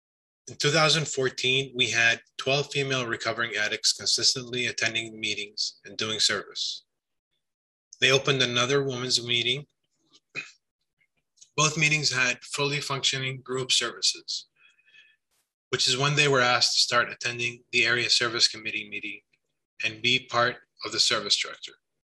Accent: Kuwait; and I'm from Kuwait, currently serve as a World Board member.

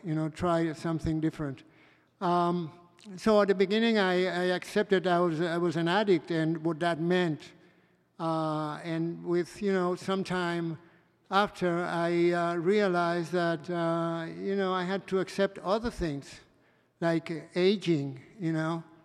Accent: Spain; I'm an addict. I'm from Spain, and I live in Spain.

